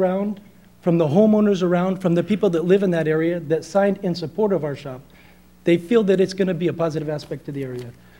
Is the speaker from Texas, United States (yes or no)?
no; Mesa, Arizona, United States; now in France; I'm from Mesa, Arizona.